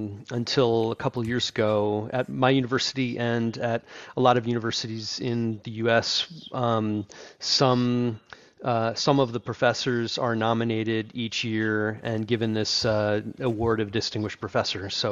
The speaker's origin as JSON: {"language": "English", "town": "Baltimore", "region": "Maryland", "country": "United States", "tie": "born or raised there", "moved": "yes", "said": "Of course, I haven't lived in Baltimore for a long time, but all of my family still lives there. But it is my hometown and where I grew up."}